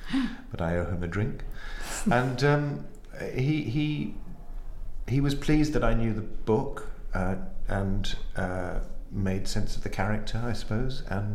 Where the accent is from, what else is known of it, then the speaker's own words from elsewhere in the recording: London, United Kingdom; Well, I grew up in South London, and if I go and watch my football team, I still talk like that.